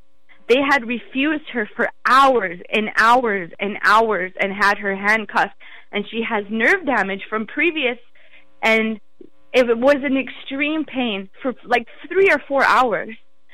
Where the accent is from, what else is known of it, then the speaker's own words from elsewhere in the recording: North Dakota, United States; I'm from the Bakken Shale oil fields where women and children are being raped and being kidnapped, and where there's sex trafficking and where drugs are coming in.